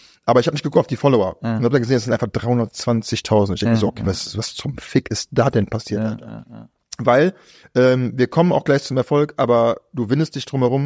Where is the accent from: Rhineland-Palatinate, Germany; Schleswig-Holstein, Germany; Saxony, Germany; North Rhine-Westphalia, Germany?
North Rhine-Westphalia, Germany; Düsseldorf; weil ich bin Düsseldorfer, Ur-Düsseldorfer